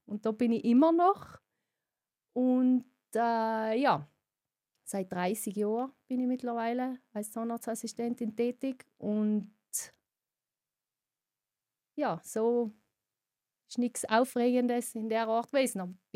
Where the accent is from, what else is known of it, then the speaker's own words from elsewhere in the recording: Montan, Trentino-Alto Adige, Italy; Also ich bin in einer kleinen Fraktion von Montan aufgewachsen und mit einem Bruder und ja, mit meinen Eltern, ganz normal. Oma und Opa waren unter, also alle in einem Haus.